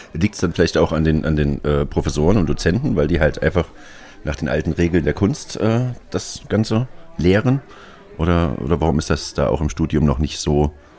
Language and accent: German; Erfurt, Thuringia, Germany; aus meiner Heimatstadt, dem wunderschönen Erfurt